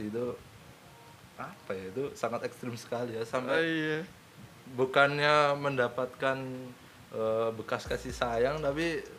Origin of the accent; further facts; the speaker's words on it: Java, Indonesia; Gue sebagai orang Jawa itu sangat, hati gue tuh sangat menangis dan meronta-ronta.